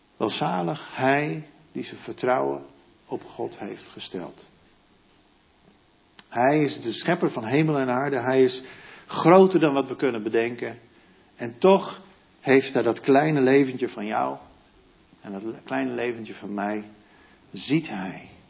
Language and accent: Dutch; Friesland, Netherlands; Ik ben een hele gewone jongen. Ik ben op het Friese platteland opgegroeid.